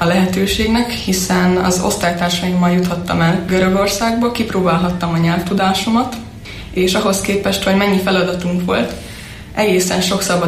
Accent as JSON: {"language": "Hungarian", "country": "Hungary", "said": "ezt ebből tanulhatnánk is, mint magyarok"}